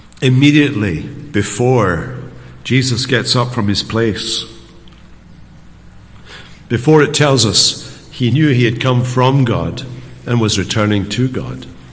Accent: Scotland, United Kingdom; I'm a Scotsman

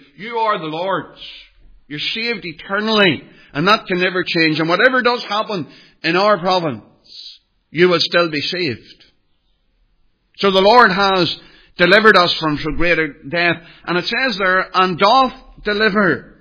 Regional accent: Northern Ireland, United Kingdom; I grew up in the Troubles.

